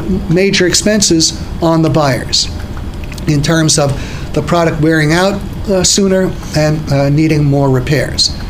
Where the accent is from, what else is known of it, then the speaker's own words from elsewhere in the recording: New York, United States; in my experience, and I'm from New York